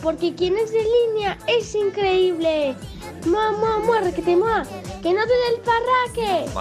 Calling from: Terrassa, Catalonia, Spain; de Tarrasa

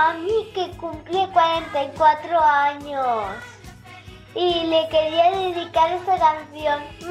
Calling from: Vinaròs, Valencian Community, Spain; de Vineros.

